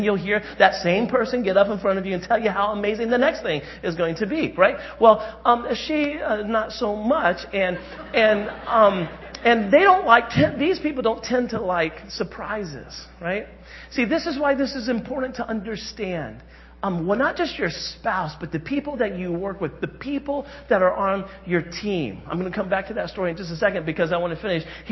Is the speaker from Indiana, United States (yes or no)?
yes; Indiana, United States; also born or lived in Jamestown, United States; Even though I grew up in Indiana, I was in high school my junior and senior year right here in Rhode Island. And we lived in Jamestown.